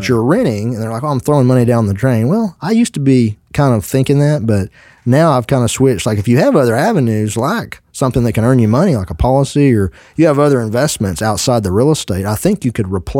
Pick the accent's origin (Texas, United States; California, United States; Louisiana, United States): Texas, United States; It was a small town. I'm from Johnson County, so I grew up in this